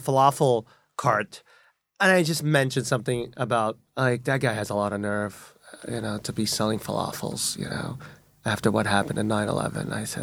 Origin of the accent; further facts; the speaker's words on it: Brooklyn, New York, United States; I said, well, I'm definitely from Brooklyn.